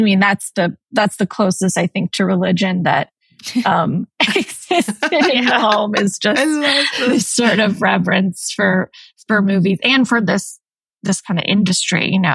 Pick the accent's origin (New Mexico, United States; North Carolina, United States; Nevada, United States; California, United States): California, United States; Los Angeles; I mean, I think I grew up in Los Angeles